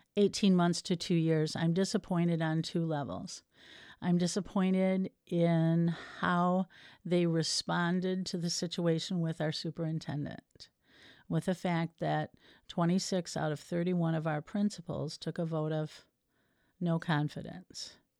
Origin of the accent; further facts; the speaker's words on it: Traverse City, Michigan, United States; I am from Traverse City, and I am running for Traverse City Area Public Schools School Board.